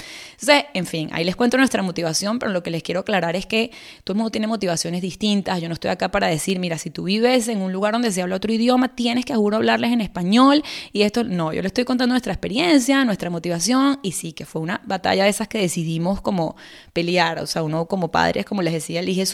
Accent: Venezuela; moved away; nos fuimos de Venezuela hace muchos años

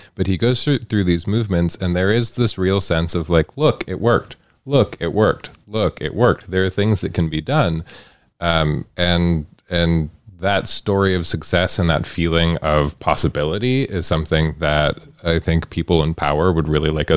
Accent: Wyoming, United States; I grew up in Wyoming, I know a lot of Dwayne's

